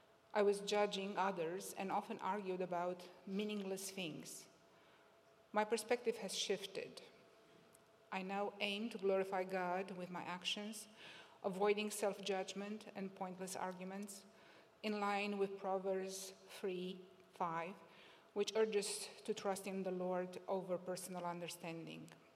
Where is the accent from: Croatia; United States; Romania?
Romania; I was raised in Romania and in the Orthodox tradition.